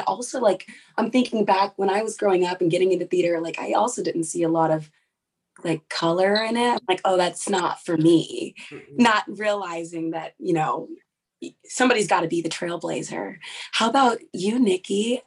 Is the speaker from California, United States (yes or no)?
yes; Fresno, California, United States; now in New York, United States; Well, I live in New York now. I'm currently.